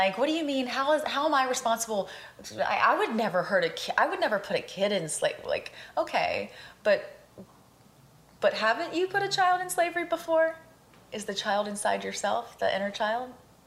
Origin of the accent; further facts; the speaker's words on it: United States; I was from America. I was from the country of freedom, and I'm walking around in a prison in my own mind.